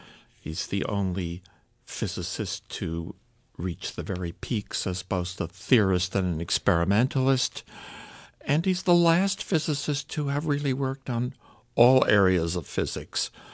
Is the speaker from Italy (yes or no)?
yes; Italy; I did much of my growing up in Italy, and Fermi was a hero to young kids who wanted to be scientists.